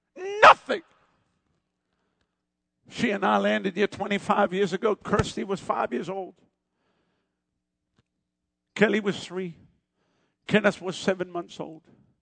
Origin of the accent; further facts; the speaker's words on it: South Africa; You see, I come from South Africa.